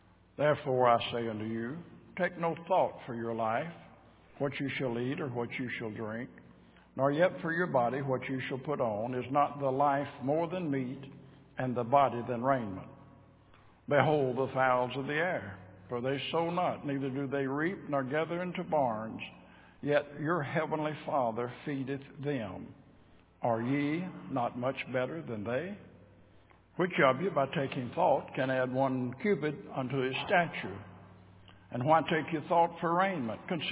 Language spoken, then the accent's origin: English; Louisiana, United States; also born or lived in Arkansas; I was born in Arkansas, raised in Louisiana. You can't get any further south than that, you know.